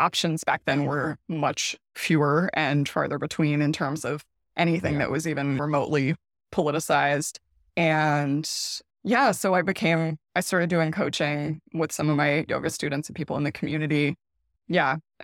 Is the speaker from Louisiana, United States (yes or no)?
yes; Louisiana, United States; Some backstory is that I grew up in South Louisiana and my family is political in the opposite direction of me.